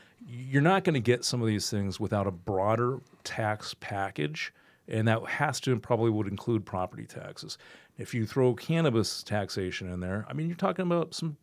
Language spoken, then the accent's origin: English; Colorado, United States; Now again, I'm from Colorado.